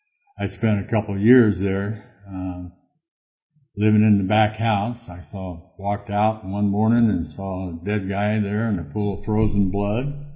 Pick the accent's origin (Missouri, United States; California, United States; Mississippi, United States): California, United States; Yorba Linda; now in Fullerton, United States; And I'm from Yorba Linda. I got sober in Fullerton.